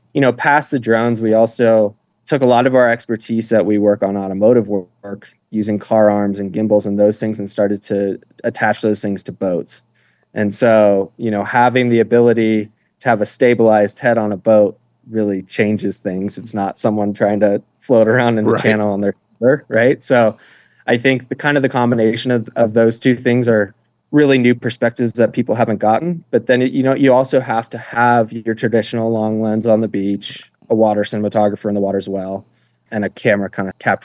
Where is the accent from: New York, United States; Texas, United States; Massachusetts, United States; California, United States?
California, United States; I grew up in the Bay Area, and I was always around a lot of tech.